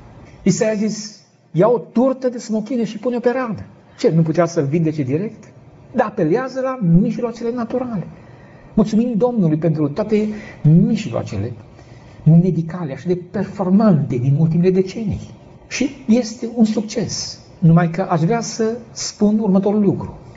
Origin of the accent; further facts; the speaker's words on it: Sălaj County, Romania; Eu știu de bătrânii din satul de unde m-am născut și am crescut în Sălaj.